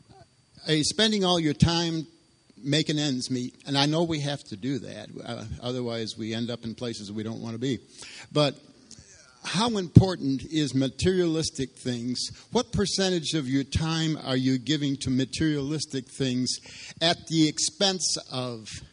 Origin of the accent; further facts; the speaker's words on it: Rochester, New York, United States; I'm from Rochester, New York, and my driving skills are a little bit different from Tennessee's.